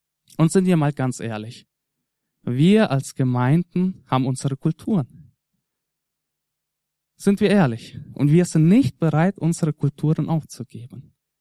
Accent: Germany; born there; Ich bin ja Russlanddeutscher, zwar in Deutschland geboren.

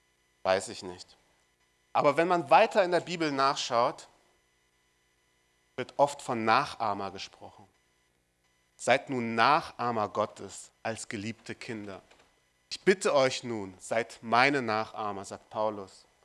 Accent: Marburg, Hesse, Germany; now in Babenhausen, Germany; Ich komme aus Marburg, bin nach Babenhausen gezogen.

